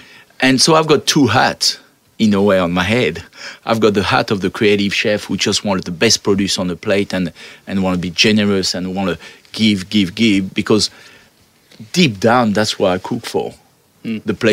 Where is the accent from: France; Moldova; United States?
France; now in Australia; I come from France.